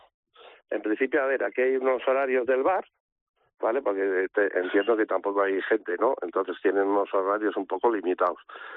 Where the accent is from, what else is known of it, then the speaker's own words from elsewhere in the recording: Pamplona, Navarre, Spain; now in Villamuriel de Campos, Spain; Nosotros somos originarios de Pamplona. Uh-huh. Sí que es verdad que venimos de un pueblecito de Soria, pero somos originarios de Pamplona.